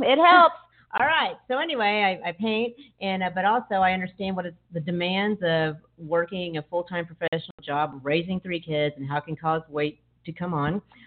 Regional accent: Texas, United States; now in Los Angeles, United States; I am from Texas. I don't know if you've noticed. And I currently, y'all, I'm a resident of Los Angeles, California.

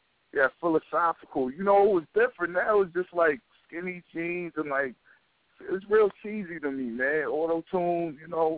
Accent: New York City, New York, United States; I'm from Queens

